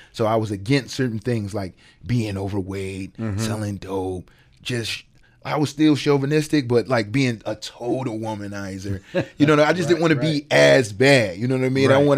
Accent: New York City, New York, United States; Like, I like to say I'm from the Lower East Side specifically because I was born in 84. So I grew up in the 90s and in the early 2000s.

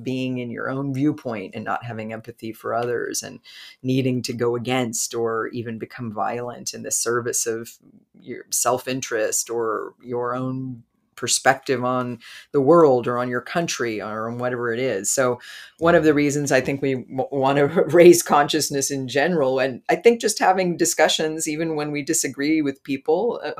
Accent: United States; And of course, you're from Brazil. You're from South America. I'm from the United States. And that gives us different perspectives.

